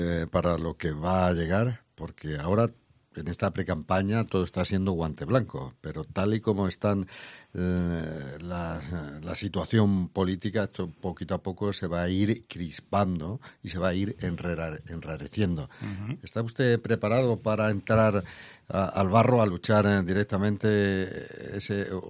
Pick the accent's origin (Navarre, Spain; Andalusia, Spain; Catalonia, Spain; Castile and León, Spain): Andalusia, Spain; Bailén; yo recuerdo que en el año 94, siendo alcalde de mi pueblo de Bailén